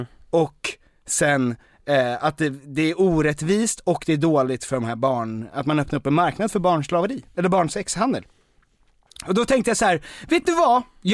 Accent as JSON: {"language": "Swedish", "town": "Danderyd", "region": "Stockholm County", "country": "Sweden", "said": "jag är från Danderyd."}